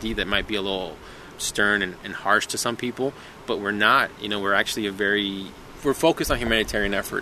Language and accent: English; United States; I'm just grateful that I'm an American.